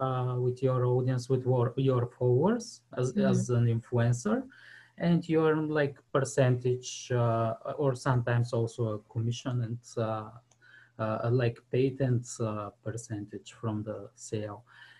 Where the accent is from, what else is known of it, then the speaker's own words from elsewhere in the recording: Bulgaria; English is a second language; Since I'm from Bulgaria, we were outsourcing a lot for US, Australia, UK, Europe clients